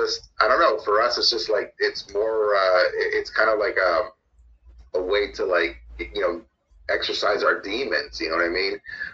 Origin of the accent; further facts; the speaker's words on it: Cuba; I'm from Cuba